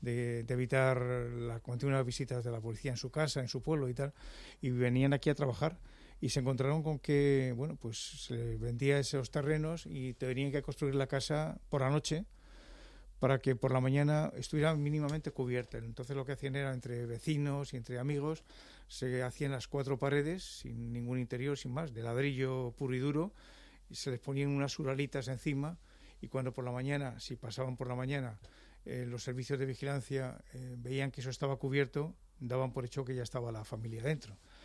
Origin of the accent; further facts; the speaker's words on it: Madrid, Community of Madrid, Spain; born there; Yo nací en Malasaña. Nací en la calle Marqués de Santana, entre Pez y Espíritu Santo.